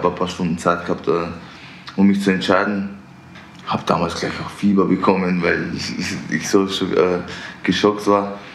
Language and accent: German; Vienna, Austria; spiele Fußball und bin ein echter Wiener.